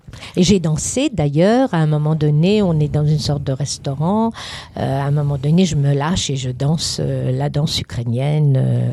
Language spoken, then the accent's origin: French; Versailles, Île-de-France, France; born there; Mon père est du Caucase et ma maman est d'Ukraine. Et je suis née à Versailles.